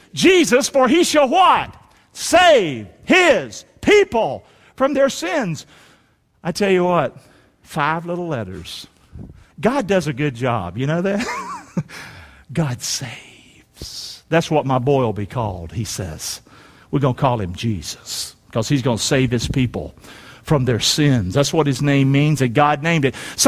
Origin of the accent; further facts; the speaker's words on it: North Carolina, United States; I'm from North Carolina.